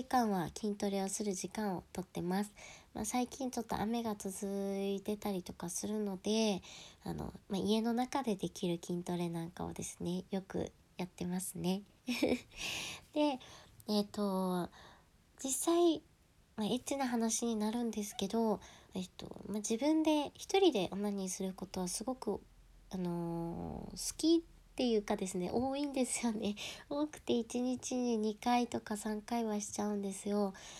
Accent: Hokkaido, Japan; 出身は北海道です。で、北海道出身の新人声優です。

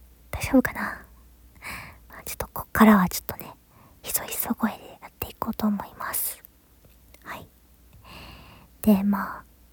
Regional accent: Kansai, Japan; moved away; 関西では結構生まれ育ったんですけど、その後にね引っ越してって感じで

